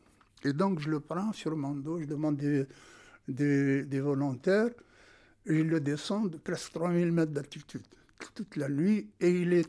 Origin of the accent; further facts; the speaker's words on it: Algeria; je me trouve dans une unité comme ça, hein, marocaine, alors que je suis algérien.